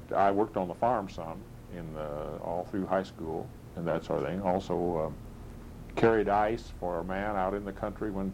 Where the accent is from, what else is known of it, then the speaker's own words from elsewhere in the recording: Weldon, Illinois, United States; I grew up in Weldon on a farm to start with.